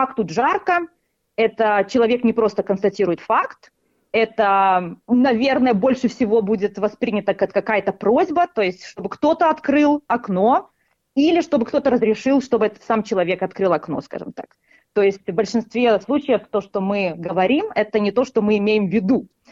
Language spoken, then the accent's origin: Russian; Lithuania; моя академическая, как сказать, такая карьера началась в Литве, то есть я из Литвы.